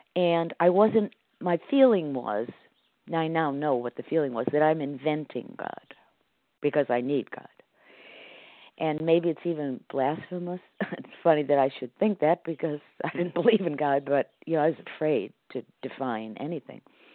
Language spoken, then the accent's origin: English; Connecticut, United States; I am from Connecticut